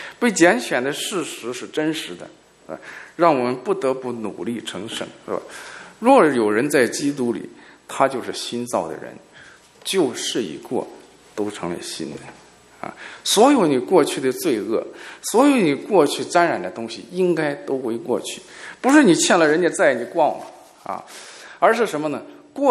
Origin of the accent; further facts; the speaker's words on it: China; 他就发现我是从大陆来的啊